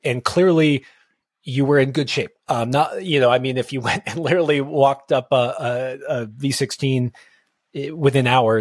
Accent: West Coast, United States; maybe just because I'm from the West Coast, something that was always, we always had like a bit of mystery around the Southeast.

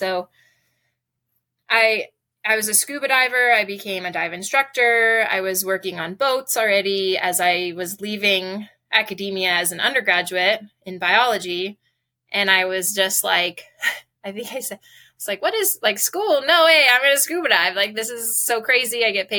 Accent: California, United States; moved away as an adult; now in Hawaii, United States; I moved here to Hawaii when I was 18 from California

